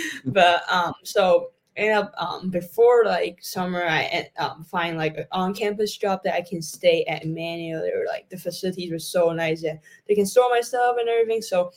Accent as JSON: {"language": "English", "country": "Hong Kong", "said": "the announcer at that time was like, knowing that I was from Hong Kong. So there was like a video, she flew all the way from Hong Kong"}